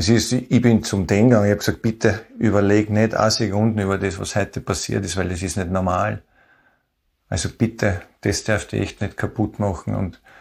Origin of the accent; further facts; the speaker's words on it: Vienna, Austria; now in Vorarlberg, Austria; Ich bin ein Wiener und lebe jetzt in Vorarlberg